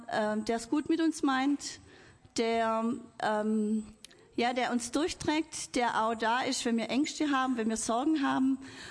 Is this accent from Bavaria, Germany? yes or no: no; Dornhan, Baden-Württemberg, Germany; Ich wohne in Dornhan, ich komme aus Dornhan.